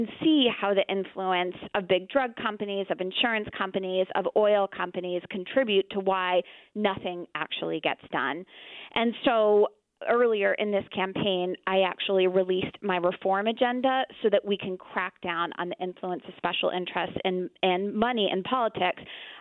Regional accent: Freeport, United States; the very first time that I decided to run for local town office in my hometown of Freeport.

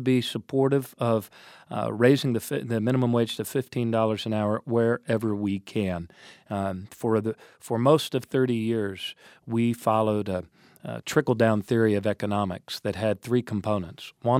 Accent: Maryland, United States; Look, I'm from Maryland. Right in the center of our state is the Port of Baltimore.

